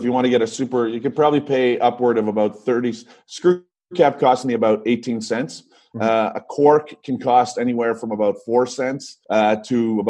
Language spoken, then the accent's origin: English; Hamilton, Ontario, Canada; I grew up in Hamilton, just in Copetown.